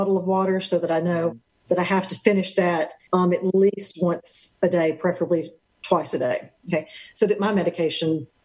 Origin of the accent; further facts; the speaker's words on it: the South, United States; gosh, I was raised in the South. The way we do corn is to cream it.